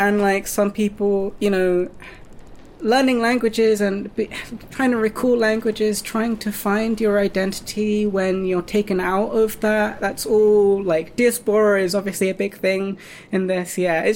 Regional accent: United Kingdom; I've been commissioned quite a few times to only talk about being a British, mixed-race, white and Japanese person who is non-binary, who is neurodiverse

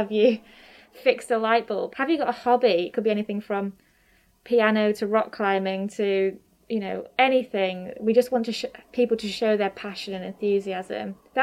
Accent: Grimsby, Yorkshire and the Humber, United Kingdom; I could see that happening in my hometown. So I wrote my dissertation on offshore wind and its impact on Grimsby

